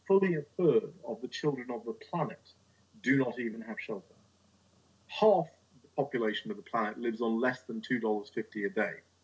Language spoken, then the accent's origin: English; London, United Kingdom; I mean, I've lived in many, many different countries, and we are in the US, and I grew up in London, so in the UK and Western Europe